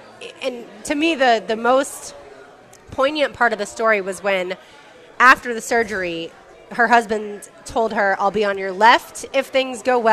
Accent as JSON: {"language": "English", "town": "Jacksonville", "region": "Florida", "country": "United States", "said": "That's, you know, we're from Jackson, or I'm from Jacksonville, and that's just what happens."}